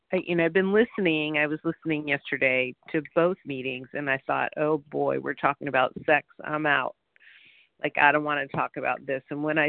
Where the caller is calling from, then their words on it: California, United States; I'm calling from Southern California.